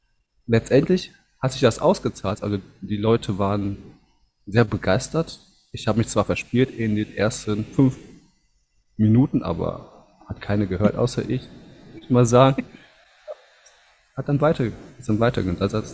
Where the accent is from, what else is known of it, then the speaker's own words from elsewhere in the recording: Düsseldorf, North Rhine-Westphalia, Germany; ich komme aus Düsseldorf